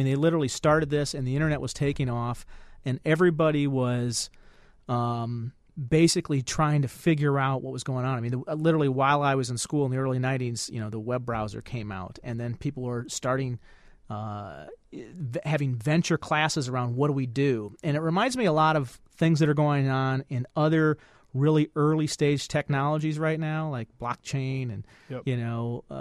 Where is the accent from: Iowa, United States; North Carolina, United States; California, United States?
Iowa, United States; Storm Lake; I grew up in Storm Lake, Iowa, yep, which is in the northwest corner by Sioux City